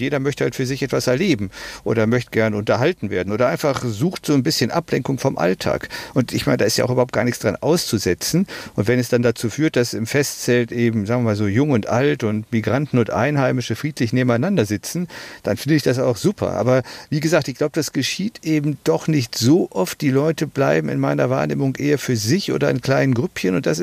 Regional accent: Düsseldorf, North Rhine-Westphalia, Germany; bei mir persönlich so Kindheitserinnerungen geweckt hat an das jährliche Schützenfest in Düsseldorf-Benrath, wo ich groß geworden bin.

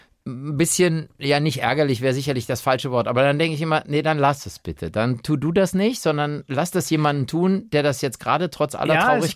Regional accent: Rhineland, Germany; also ich bin ja als Rheinländer, wir gelten ja eh als gefühlsduselig

